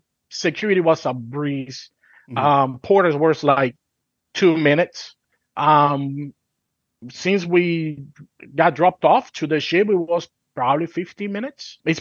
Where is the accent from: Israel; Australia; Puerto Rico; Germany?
Puerto Rico; We're born and raised in Puerto Rico, so we're Puerto Rican, so we have family.